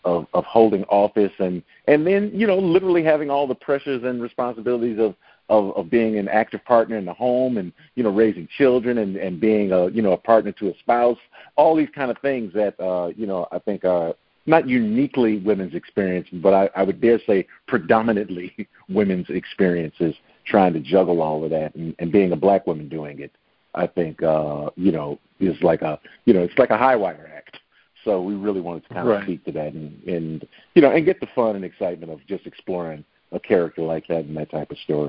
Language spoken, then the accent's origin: English; Chicago, Illinois, United States; I'm from Chicago.